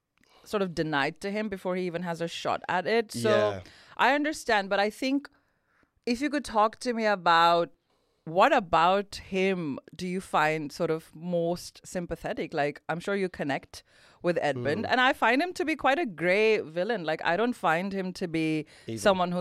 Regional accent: Patiala, Punjab, India; It's located in Patiala, which is my hometown.

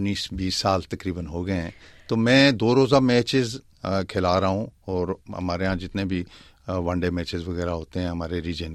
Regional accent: Pakistan; میرا تعلق پاکستان سے ہے، مظفر آباد کا ریزیڈنٹ ہوں میں،

